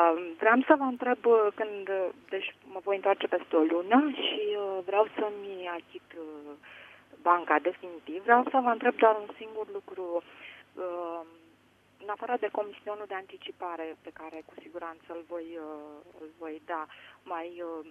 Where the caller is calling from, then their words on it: Canada; Eu sunt din Canada